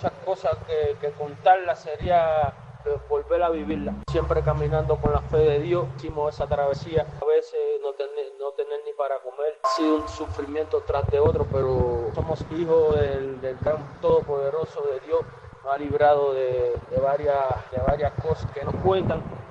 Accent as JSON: {"language": "Spanish", "country": "Cuba", "said": "apoyar a mi familia que se ha quedado en la pobreza y en la necesidad de nuestro país, que es Cuba."}